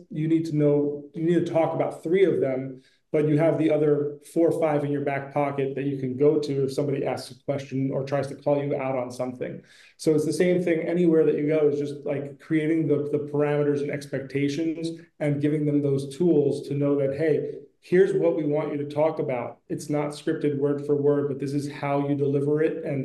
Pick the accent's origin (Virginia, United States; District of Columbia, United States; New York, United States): New York, United States; I'm born and raised in New York. I've grown up with it.